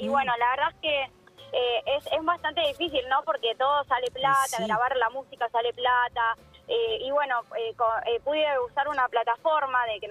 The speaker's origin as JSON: {"language": "Spanish", "town": "Ramos Mejía", "region": "Buenos Aires Province", "country": "Argentina", "said": "De Ramos Mejía."}